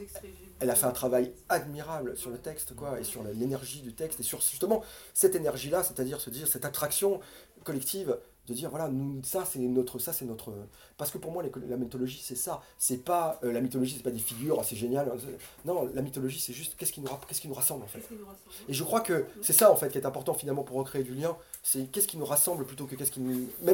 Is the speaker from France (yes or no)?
yes; Marseille, Provence-Alpes-Côte d'Azur, France; born there; Moi, je suis né à Marseille. Moi, je suis né à Marseille.